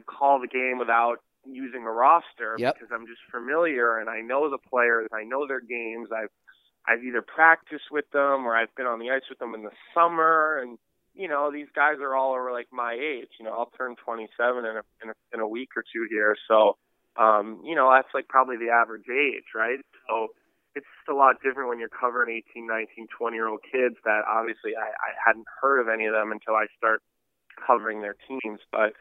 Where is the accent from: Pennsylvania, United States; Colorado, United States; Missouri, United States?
Pennsylvania, United States; Philadelphia; You know, I'm from Philadelphia, and I'm not a Flyers fan by any means